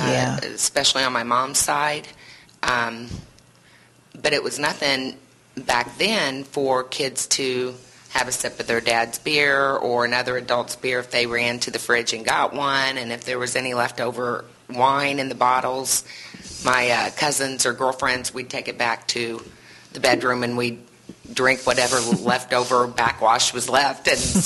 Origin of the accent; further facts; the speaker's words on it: Tell City, Indiana, United States; born there; I was born in Tell City, Indiana.